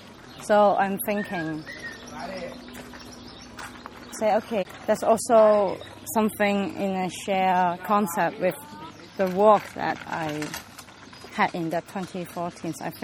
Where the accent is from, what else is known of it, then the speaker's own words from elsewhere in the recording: Hong Kong; English is a second language; I told everyone I come from Hong Kong, I'm a Hong Kong artist.